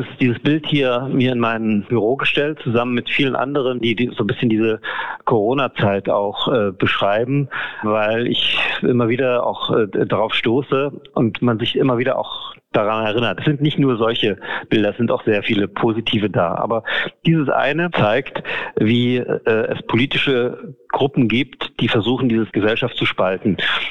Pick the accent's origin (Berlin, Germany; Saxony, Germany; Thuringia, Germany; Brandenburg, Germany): Saxony, Germany; Görlitz; ich bin eigentlich schon auch in meiner Jugend in Görlitz ins Theater gegangen, in Philharmoniekonzerte. Wir haben das große Glück, in Sachsen über eine wirklich extrem reichhaltige Theaterlandschaft zu verfügen